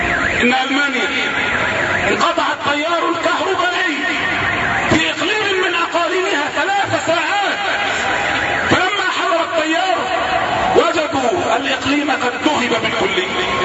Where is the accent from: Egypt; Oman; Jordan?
Egypt; أساءوا إلينا كمصريين وأساءوا إلينا كمسلمين